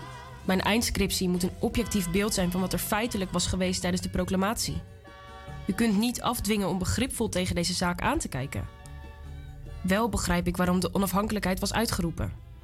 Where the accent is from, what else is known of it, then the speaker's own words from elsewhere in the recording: Friesland, Netherlands; Ik voel me Fries, maar we hebben geen grote leider of zo.